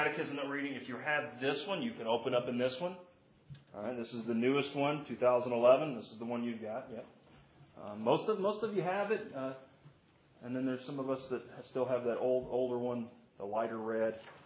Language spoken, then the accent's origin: English; the South, United States; I'm from the South. And in the South, some of our grandparents are known as Big Mama.